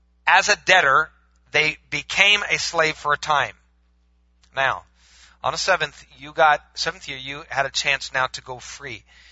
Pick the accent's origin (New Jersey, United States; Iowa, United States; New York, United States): Iowa, United States; I'm from Iowa. What do I know about that?